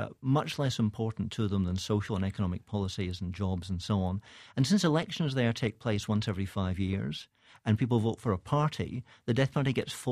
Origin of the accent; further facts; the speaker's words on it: Scotland, United Kingdom; now in United States; I'm Scottish. We moved here about 13 years ago. I have a dual citizenship now.